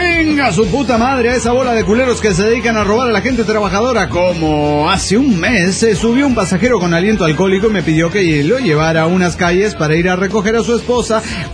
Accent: Bogotá, Bogotá Capital District, Colombia; Soy de Bogotá, por ahí lo de chilanga, y extranjera porque obviamente soy colombiana y no mexicana.

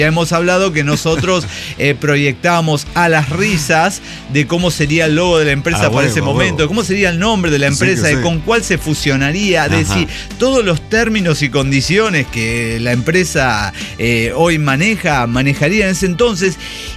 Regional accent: Argentina; born there; estuve en Argentina. Ajá. Mi tierra natal.

